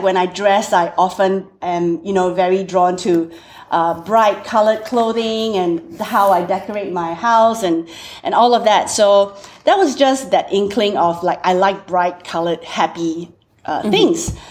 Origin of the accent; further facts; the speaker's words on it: Singapore; now in Australia; And I'm originally from Singapore, thus the strange accent.